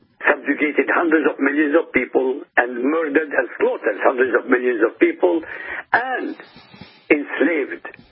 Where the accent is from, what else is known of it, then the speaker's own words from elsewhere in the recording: Iraq; I come from Iraq. There used to be 150,000 Jews, descended from 2,500 years. There are no Jews left in Iraq.